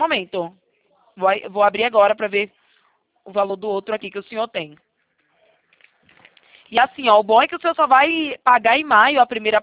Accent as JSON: {"language": "Portuguese", "town": "Itatiba", "region": "São Paulo", "country": "Brazil", "said": "Eu sou de Itatiba, São Paulo. Interior de São"}